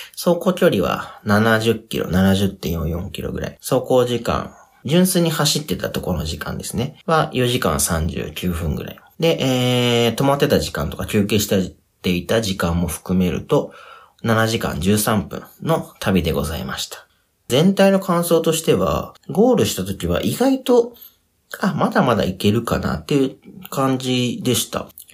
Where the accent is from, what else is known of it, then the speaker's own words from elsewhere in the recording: Sagamihara, Kanagawa, Japan; これ僕相模原市出身なんですけども